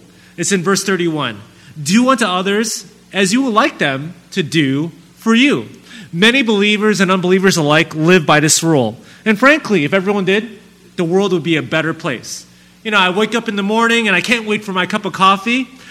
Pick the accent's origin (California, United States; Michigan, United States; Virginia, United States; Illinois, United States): Illinois, United States; Chicago; also born or lived in McKinley Park; I'm actually born and raised here in Chicago. I grew up in the Bridgeport neighborhood, but moved to McKinley Park in high school, and I have lived there ever since.